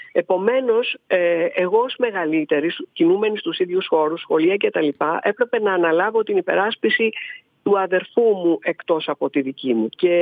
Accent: Oikisiani, Greece; εγώ μεγάλωσα εδώ στην Οικίσιανη, φυσικά εδώ τελείωσα μέχρι και το Λύκειο το 1978, μεγάλωσα σε έναν τόπο, σε ένα χωριό, κεφαλοχώρι επαναλαμβάνω, μιλάμε για περίπου 3.000 κατοίκους τότε

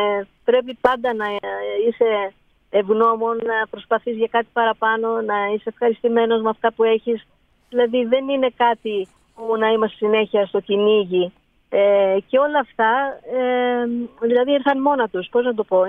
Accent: Aigio, Western Greece, Greece; να δώσω κάτι έτσι στην ιδιαίτερη πατρίδα μου εδώ, το Αίγιο

